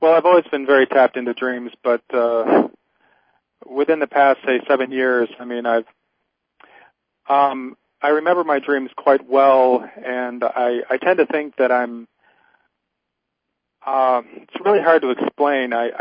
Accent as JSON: {"language": "English", "town": "Buffalo", "region": "New York", "country": "United States", "said": "I'm from Buffalo, New York."}